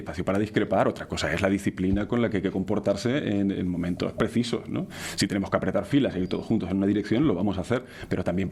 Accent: San Cristóbal de La Laguna, Canary Islands, Spain; Somos todos de La Laguna, sí, desde luego.

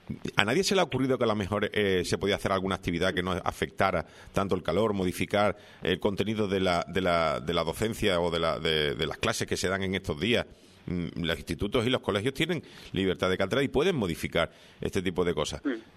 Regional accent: Seville, Andalusia, Spain; yo estudié en Sevilla, yo nací en Sevilla y fui al colegio en Sevilla

